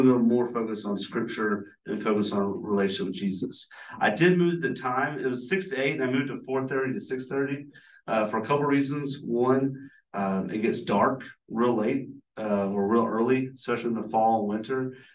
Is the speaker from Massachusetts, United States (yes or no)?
no; Georgia, United States; pronounced probably the same because I'm from Georgia.